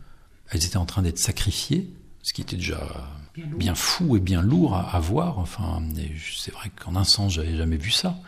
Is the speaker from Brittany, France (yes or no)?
yes; Rennes, Brittany, France; parce que j'étais rennais, je suis né à Rennes, j'ai fait mes études là-bas à Rennes.